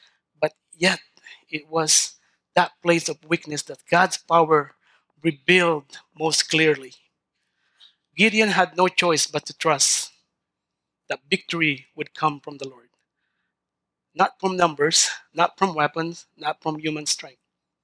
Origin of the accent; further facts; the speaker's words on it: Philippines; I grew up in the Philippines with very little.